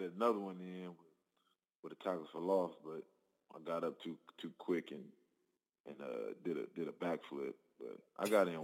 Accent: California, United States; also born or lived in Seattle; But I was away from California for about, you know, 9 years. And, you know, I love Seattle, man.

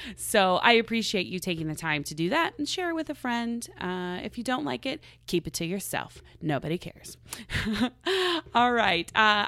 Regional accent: Oklahoma, United States; I'm from Oklahoma, so we had lots of tornadoes.

